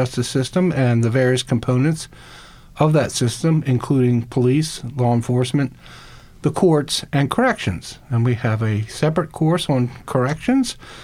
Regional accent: Lutherville, Maryland, United States; I'm from Lutherville, Baltimore County.

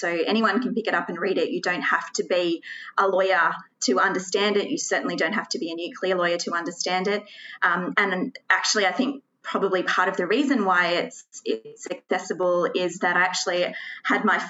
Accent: Australia; I'm an Australian. I grew up in Australia. I went to Sydney University

